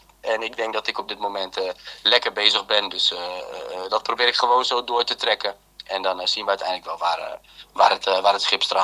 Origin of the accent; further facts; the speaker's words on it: Rotterdam, South Holland, Netherlands; Om heel eerlijk te zijn, als Rotterdammer zijn